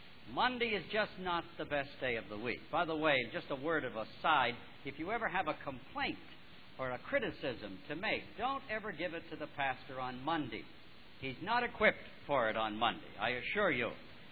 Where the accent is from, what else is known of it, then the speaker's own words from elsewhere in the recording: Nova Scotia, Canada; because I grew up in Nova Scotia, and therefore I went back and forth through Bangor many, many times to and from our home.